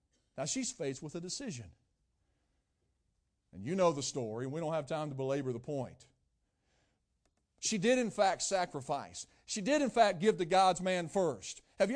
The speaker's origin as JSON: {"language": "English", "region": "West Virginia", "country": "United States", "said": "I'm from West Virginia, and what that means is I'm not very smart."}